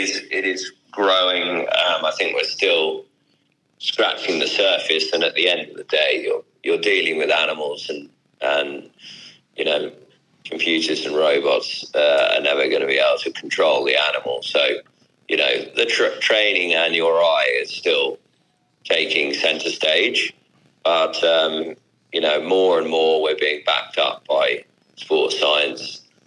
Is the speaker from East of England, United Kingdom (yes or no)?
yes; Newmarket, East of England, United Kingdom; moved away as an adult; I grew up in Newmarket and was keen to see the world.